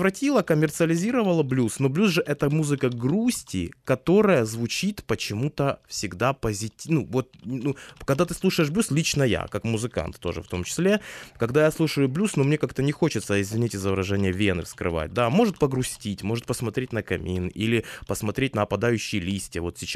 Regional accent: Donetsk Oblast, Ukraine; also born or lived in Kharkiv; Да, это в Харькове просто учился, я долго жил, сам я родом из Донецкой области.

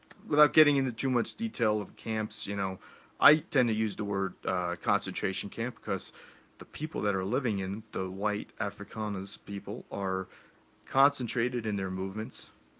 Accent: Florida, United States; I was raised in the South, lived in a lot of places, but probably spent my most formidable years in Central Florida.

